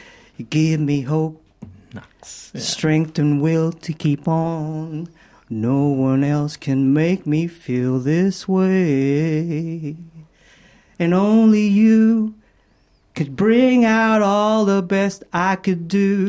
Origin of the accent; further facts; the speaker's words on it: Australia; Well, growing up in Australia, I had a fascination with Australian girls.